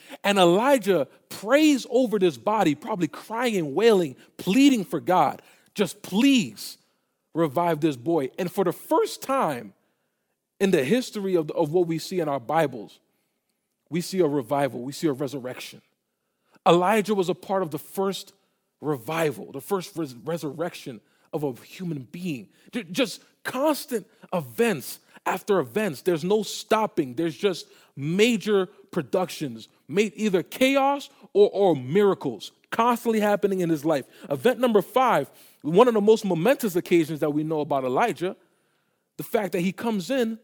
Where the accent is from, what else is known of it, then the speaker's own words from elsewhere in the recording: New York, United States; I grew up in New York, and there's a lot of times I would feed birds.